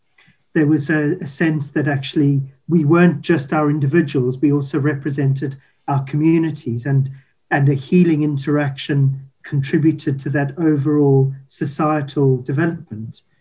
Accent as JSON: {"language": "English", "country": "South Africa", "tie": "born or raised there", "accent": "South African", "said": "there's my accent is the giveaway. I grew up in South Africa"}